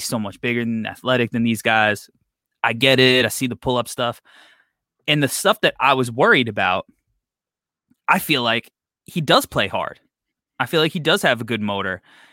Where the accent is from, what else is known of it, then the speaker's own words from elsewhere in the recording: New York, United States; I'm a Bulls fan. I'm from New York. I'm a Bulls fan, though.